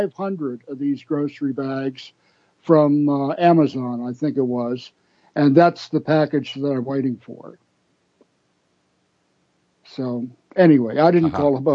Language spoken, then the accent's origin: English; Washington, D.C. area, United States; In my hometown, just outside of D.C., every summer, professional wrestling would come to town